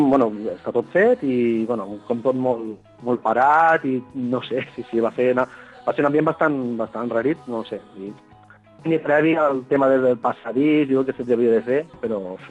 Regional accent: Balaguer, Catalonia, Spain; Vinc de Balaguer, faig 150 quilòmetres de baixar i després de pujar.

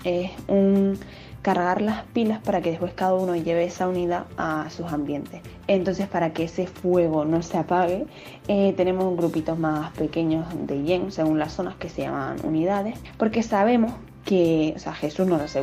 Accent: Canary Islands, Spain; de Gran Canaria

